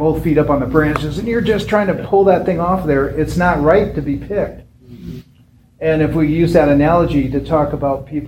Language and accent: English; Washington, United States; Like I'm from Washington.